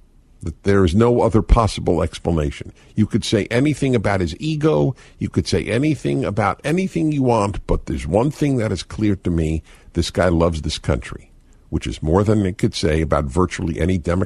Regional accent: New York, United States; moved away as an adult; now in California, United States; For a boy growing up in New York, you said California. Oh, God, and you just dreamed of some wonderful place to live. I came here in my 20s, and I was stunned.

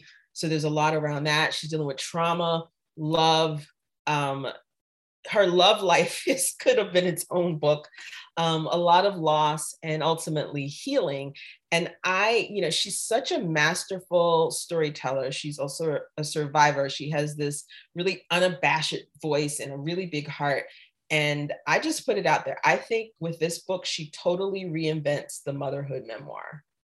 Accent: Florida, United States; There are lots of Souths. I'm from Florida. That's a whole different South, as you know.

